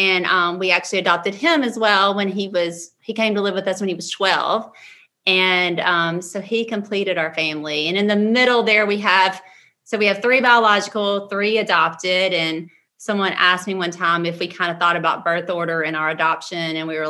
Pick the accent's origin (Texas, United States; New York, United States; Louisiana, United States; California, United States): Louisiana, United States; Okay. So yeah, we're from Louisiana, born and raised and proud.